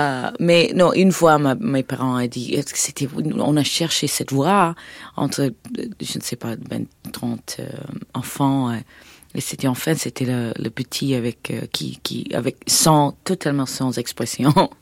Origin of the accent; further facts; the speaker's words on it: Rochester, New York, United States; French is a second language; also born or lived in Indiana, Pennsylvania; Je suis né à Indiana, Pennsylvania, où mes parents étaient étudiants. Et nous avons habité pas très long à Pennsylvania, dans une petite ville où mon père a commencé d'être professeur. Et après, nous étions vraiment à Rochester, New York, où j'étais vraiment tout le temps à Rochester.